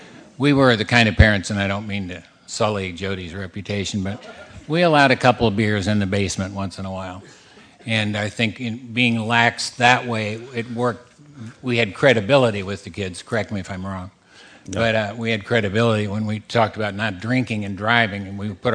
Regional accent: Midwest, United States; The idea was I was from the Midwest, and I'd never been to a great camp.

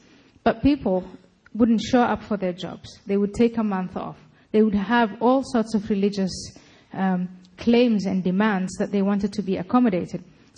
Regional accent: Somalia; now in Netherlands; I grew up in Somalia, so the first time I read the Quran, I was about 4 or 5 years old

